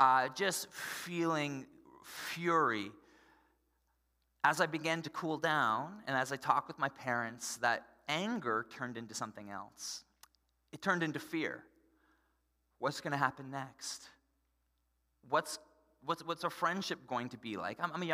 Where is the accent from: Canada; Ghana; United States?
Canada; Ontario; I grew up in Ontario